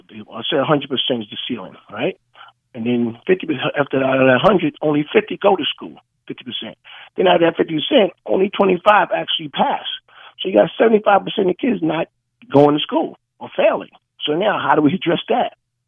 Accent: Brownsville, New York, United States; also born or lived in Bensonhurst; I'm 63 years old, born and raised in Brownsville. Moved to Bensonhurst at 12 years old in 68.

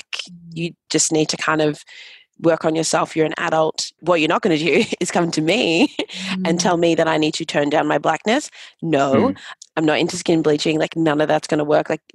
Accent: Sydney, New South Wales, Australia; I was like, well, I grew up in Sydney, but yes, like I am from Ghana

